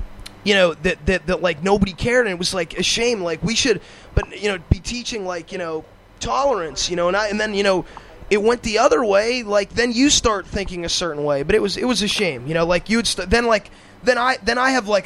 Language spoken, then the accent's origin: English; Long Island, New York, United States; And I grew up in New York, Long Island, where a lot of the hip-hop bands came out of, a little further out on the island than they were.